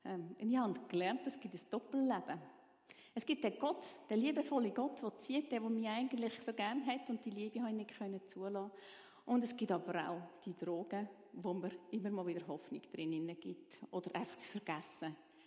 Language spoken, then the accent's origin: German; Zurich, Switzerland; Ich bin, wie gesagt, in der Stadt Zürich aufgewachsen.